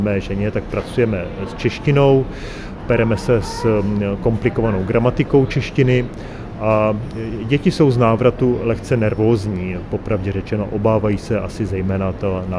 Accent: Klatovy, Plzeň Region, Czechia; já jsem z Klatov, což není daleko, jaksi od, to je skoro Chocko, tak mám chocký kroj

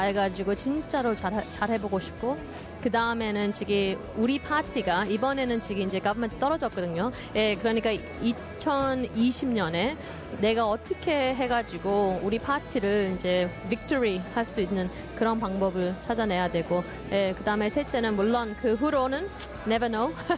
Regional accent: South Korea; 내가 한국에서 태어나가지고 이제 한국 부모님하고 같이 살고

